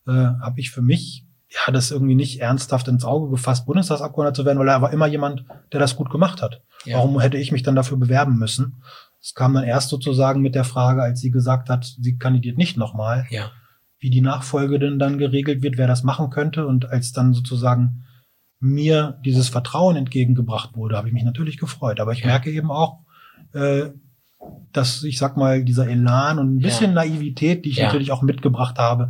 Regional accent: Lower Saxony, Germany; manchmal kriegt man gar nicht so richtig mit, was hier im Weserbergland passiert

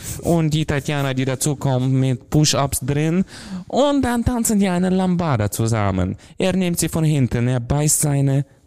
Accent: Transnistria, Moldova; Ich komme ja aus Transnistrien, da sind so 500.000 Menschen nur da.

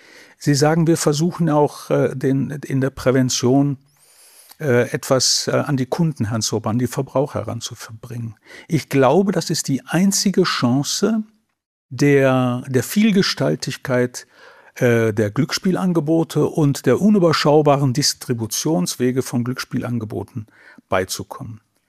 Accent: North Rhine-Westphalia, Germany; naheliegend zu meinem Heimatort, der an der Lippe steht und angelt am Sonntagmorgen.

